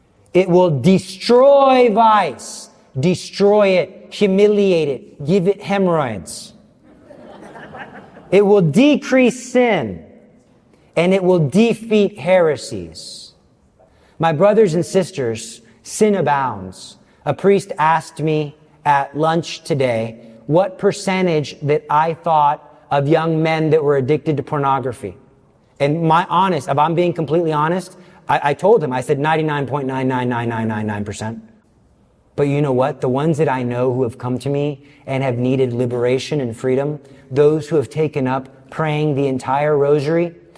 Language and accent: English; Texas, United States; I'm from Texas, and I pride myself in that.